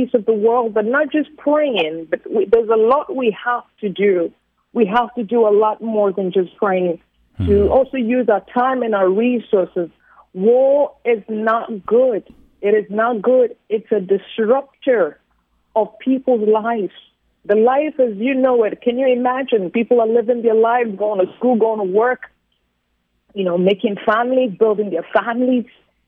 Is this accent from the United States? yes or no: no; Ghana; accent: British; I'm from Ghana in West Africa, and of course, it's a third world country.